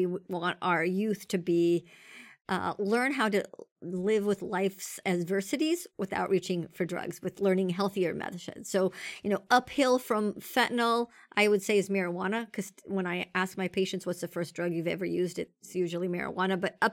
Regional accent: California, United States; We're both from California, so we have to talk about methamphetamine.

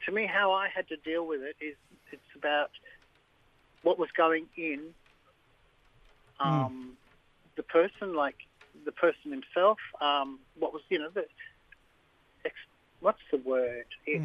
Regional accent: Darwin, Northern Territory, Australia; I am a Larrakia man. I'm from Darwin. Coming from Karamilla.

